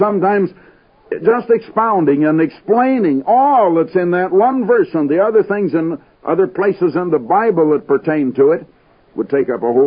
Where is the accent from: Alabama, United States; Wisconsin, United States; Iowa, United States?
Iowa, United States; Des Moines; I was born and raised back in Des Moines, Iowa, and I was back there when the Drake relays were started